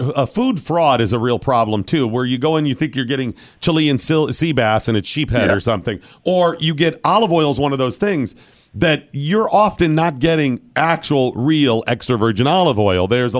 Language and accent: English; Ashtabula, Ohio, United States; I'm from Ashtabula. There's a bunch of Italian families there as well.